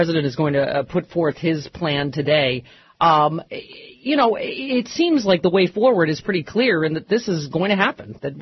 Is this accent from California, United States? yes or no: yes; California, United States; From my home state of California.